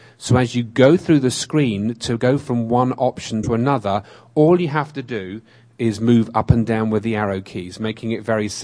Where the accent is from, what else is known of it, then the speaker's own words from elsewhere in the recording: England, United Kingdom; moved away as an adult; now in United States; As you can tell from my accent, I am from England originally. I came here in 2001. I manage and own a assistive technology company here in Northern California.